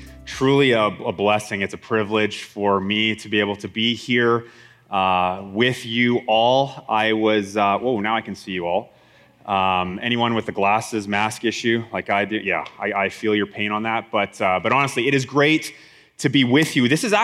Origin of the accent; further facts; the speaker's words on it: Etobicoke, Ontario, Canada; born there; I'm actually an Etobicoke kid myself. And by that, I mean I was born in Etobicoke and didn't spend a lot of time here.